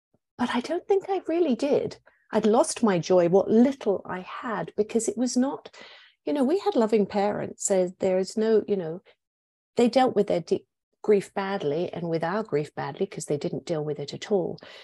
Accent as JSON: {"language": "English", "region": "England", "country": "United Kingdom", "said": "I'm English."}